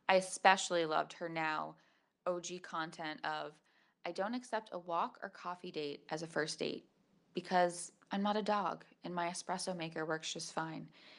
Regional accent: Palm Beach, Florida, United States; I'm 34 years old and I'm from Palm Beach, Florida.

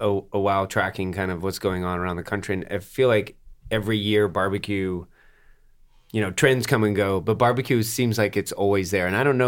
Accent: the South, United States; I mean, me as a Southerner, I romanticize it all the time.

